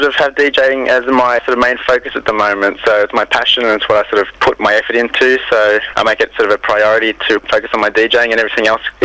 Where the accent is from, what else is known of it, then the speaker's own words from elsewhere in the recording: Melbourne, Victoria, Australia; they found out that I was a DJ from Melbourne and asked if I'd like to do a guest spot.